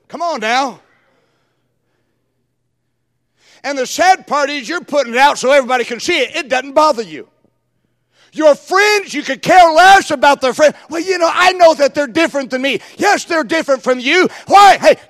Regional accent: California, United States; Well, I grew up in California, and out in California, the rattlesnakes and the gardener snakes mate

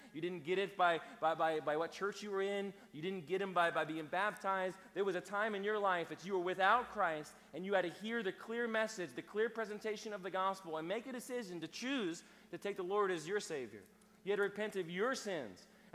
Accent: Chesapeake, Virginia, United States; That's where we're from Chesapeake, Norfolk area.

